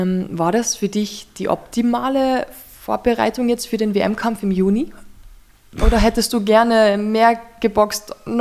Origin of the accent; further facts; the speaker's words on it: Carinthia, Austria; bei uns in Kärnten auch.